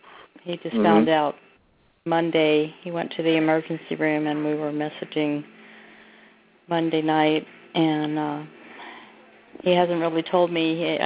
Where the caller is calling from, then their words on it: Oregon, United States; from Oregon.